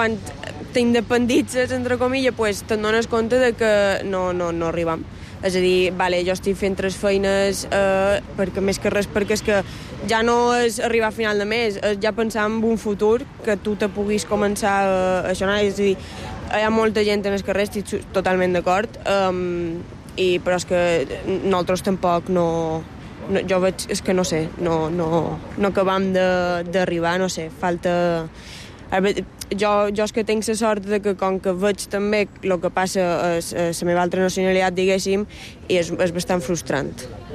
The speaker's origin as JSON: {"language": "Catalan", "town": "Lloret", "region": "Balearic Islands", "country": "Spain", "lives_now": "Sineu, Spain", "said": "jo soc de Lloret, però visc a Sineu. I ara pues, me n'he anat a un pis d'alquiler"}